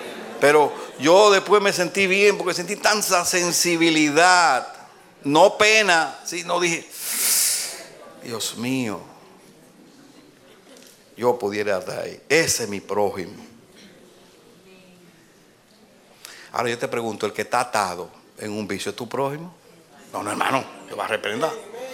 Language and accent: Spanish; Dominican Republic; Y entonces ahí en mi país hay un servicio que se llama Motoconcho.